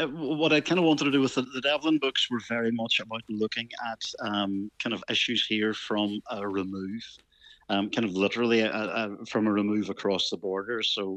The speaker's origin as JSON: {"language": "English", "town": "Derry", "region": "Northern Ireland", "country": "United Kingdom", "tie": "born or raised there", "said": "because I grew up in Derry, which is also kind of split by a river."}